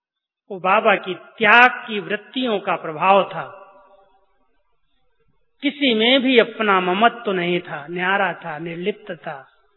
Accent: Uttar Pradesh, India; मैं यूपी से आया, गांव से

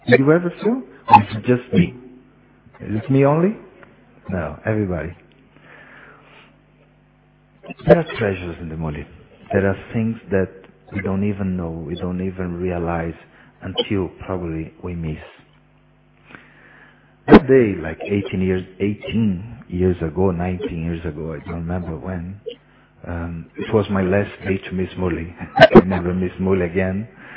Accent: Colombia; English is a second language; I am from Colombia.

